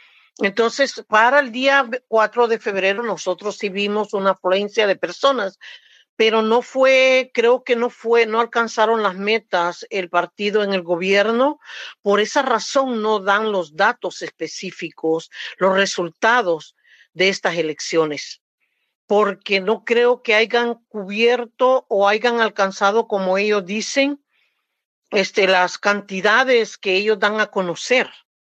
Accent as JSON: {"language": "Spanish", "country": "El Salvador", "said": "hemos estado pendientes de el desarrollo de las elecciones en nuestro país."}